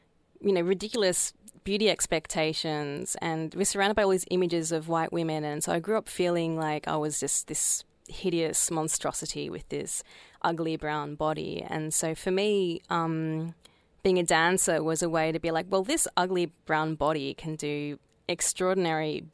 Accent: Australia; I grew up in Australia

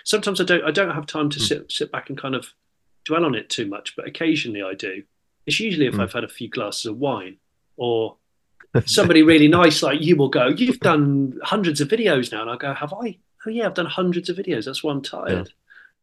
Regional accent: United Kingdom; I know we're British

